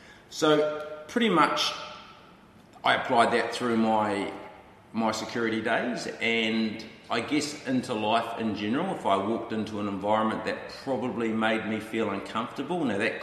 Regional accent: New Zealand; growing up in New Zealand today was a little different from growing up in New Zealand when I grew up.

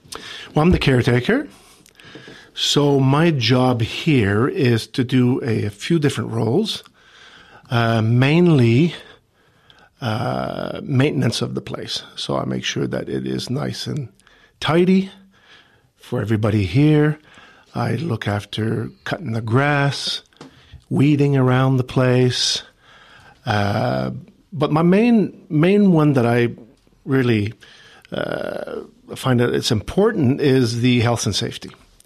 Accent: Valleyfield, Quebec, Canada; moved away as an adult; My hometown was Valleyfield. It was a French community in Quebec. And I've lived there till I was the age of 19 years old.

